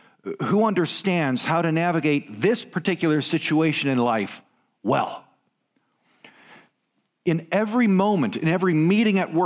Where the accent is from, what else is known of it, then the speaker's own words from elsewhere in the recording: Pasadena, California, United States; born there; around the time I was born in Pasadena, California.